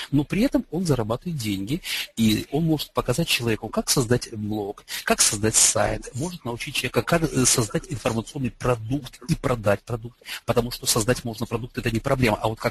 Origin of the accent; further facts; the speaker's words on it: Lviv, Lviv Oblast, Ukraine; Я родом с Украины, я родом из города Львова.